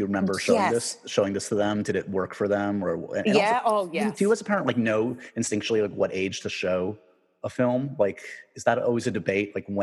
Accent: New York City, New York, United States; I grew up in New York City. That was like my vision of suburbia.

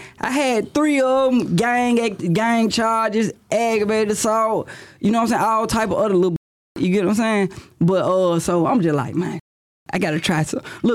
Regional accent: Memphis, Tennessee, United States; No, matter of fact, I'm from Memphis, but I catch the rap in Atlanta.

